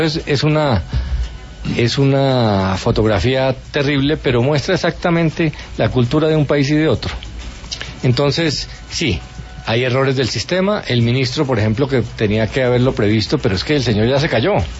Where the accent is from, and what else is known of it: Colombia